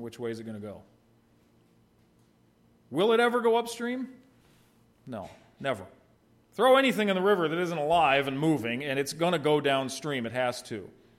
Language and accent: English; Ohio, United States; moved away; also born or lived in West Virginia; Because where I grew up in Ohio, up and down were determined by the compass points, north and south.